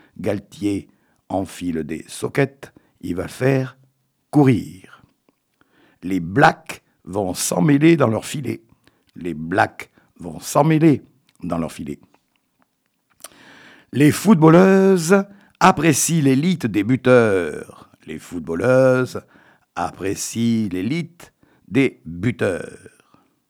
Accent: Ribérac, Nouvelle-Aquitaine, France; je suis originaire de Ribérac.

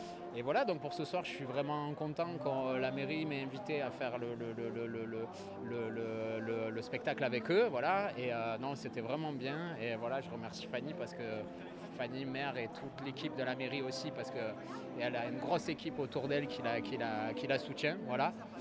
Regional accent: Perpignan, Occitanie, France; now in Boulazac, France; je me suis marié avec une Sarladaise, ce qui m'a fait venir de mon beau pays catalan de Perpignan. Voilà, c'est pour ça que j'ai atterri ici.

